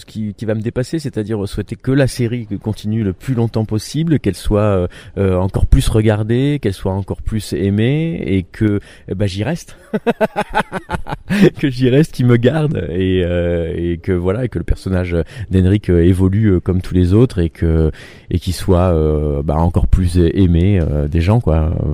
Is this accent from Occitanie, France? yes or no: yes; Montpellier, Occitanie, France; Moi je suis montpelliérain, hein, je suis un local on va dire.